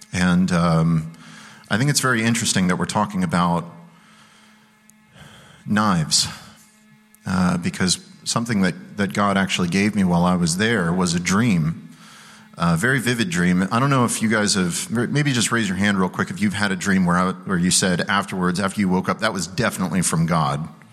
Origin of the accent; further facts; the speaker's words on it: Virginia, United States; You guys can probably tell already I'm not from around these parts. I grew up in Virginia, Shenandoah Valley.